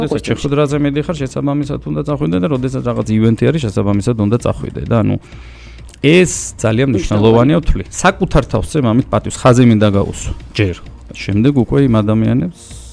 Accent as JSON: {"language": "Georgian", "region": "Guria", "country": "Georgia", "said": "გურული ვარ და საკმაოდ სწრაფები ვარ გურულები ხცნობილები ვარ"}